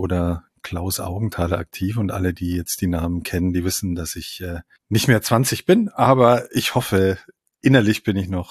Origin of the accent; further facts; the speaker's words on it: Munich, Bavaria, Germany; now in Hamburg, Germany; Ich bin tatsächlich in München aufgewachsen, lebe aber mittlerweile in Hamburg schon über 20 Jahre